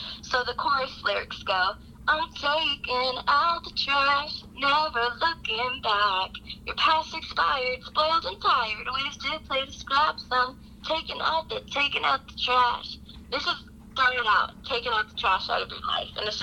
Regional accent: Kansas, United States; And I say, "Oh, I'm from Southwest Kansas."

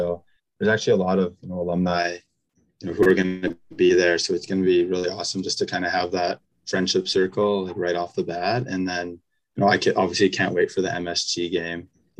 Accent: Canada; being a Canadian, dealing with the visa situation

